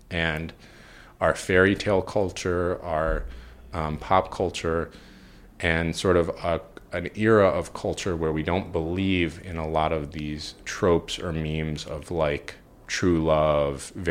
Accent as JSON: {"language": "English", "town": "New York City", "region": "New York", "country": "United States", "tie": "born or raised there", "said": "I grew up in New York City, you know, child of divorce"}